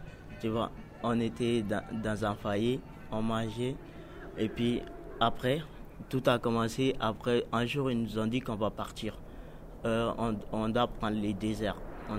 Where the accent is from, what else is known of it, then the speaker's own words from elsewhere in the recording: Mali; French is a second language; moved away; je suis un migrant, et je suis noir et je viens du Mali. J'ai traversé la mer pour venir ici.